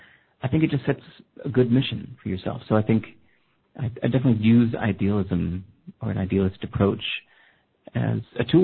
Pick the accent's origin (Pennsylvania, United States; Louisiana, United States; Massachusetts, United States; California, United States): California, United States; born there; I got it even worse because I was born in California.